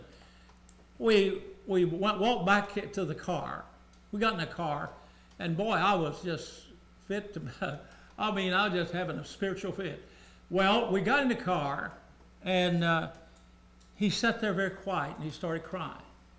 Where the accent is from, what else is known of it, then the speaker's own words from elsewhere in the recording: Louisiana, United States; Some years ago, I was preaching in Morristown, Tennessee. I gave a testimony that I was from Louisiana.